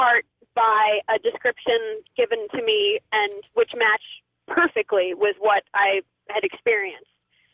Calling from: Arlington, Virginia, United States; from Washington, D.C. Well, technically Arlington, Virginia, but, you know, we all like to say we're from D.C.

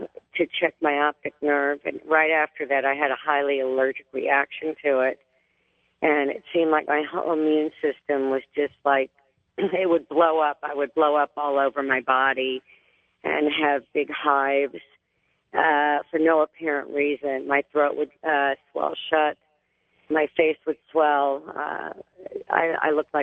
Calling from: Brooklyn, New York, United States; I'm calling from Brooklyn.

